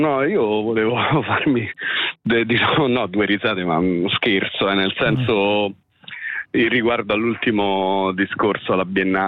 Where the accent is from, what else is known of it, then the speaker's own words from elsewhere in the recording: Rome, Lazio, Italy; e io lo so bene perché essendo romano insomma ho molto a che fare